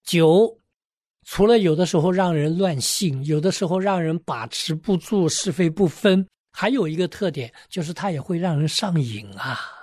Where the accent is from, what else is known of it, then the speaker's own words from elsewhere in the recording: China; 我们中国人